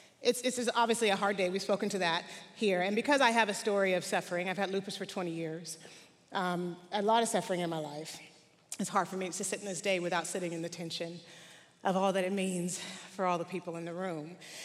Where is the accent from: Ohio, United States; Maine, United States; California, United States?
California, United States; San Diego; also born or lived in Los Angeles; now in North Carolina, United States; I was born and raised in San Diego. We just moved to North Carolina probably about 6 weeks ago.